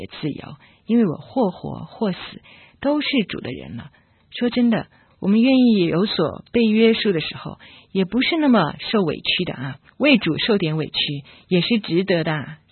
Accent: China; 在我们中国人当中，恐怕你不吃肉你吃素，也会有麻烦。

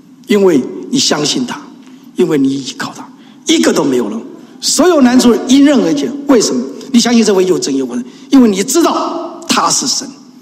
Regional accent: Taiwan; 我们从台湾来

